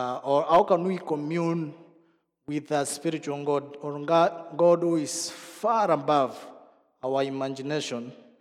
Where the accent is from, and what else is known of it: Kenya; moved away as an adult; now in Netherlands